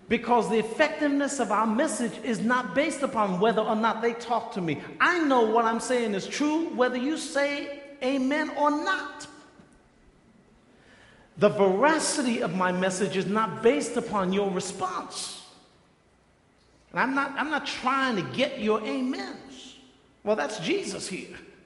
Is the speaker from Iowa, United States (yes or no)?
no; The Bronx, New York, United States; Now I'm from the Bronx. I can picture this.